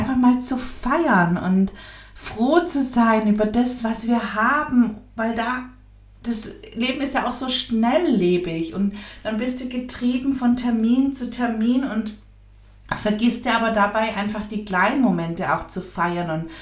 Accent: Swabia, Germany; hier im Schwabenland, wo ich herkomme

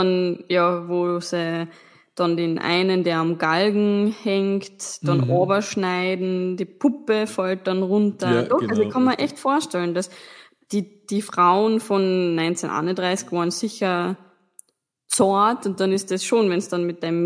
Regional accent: Austria; ich meine, jetzt bin ich Österreicherin

